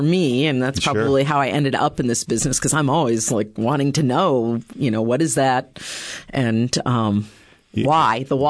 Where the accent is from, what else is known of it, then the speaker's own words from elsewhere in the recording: Ohio, United States; I grew up in Ohio where they're really, really common.